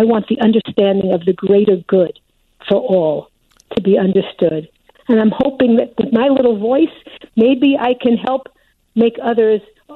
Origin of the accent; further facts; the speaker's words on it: Brooklyn, New York, United States; You know, I grew up in Brooklyn, which was a melting pot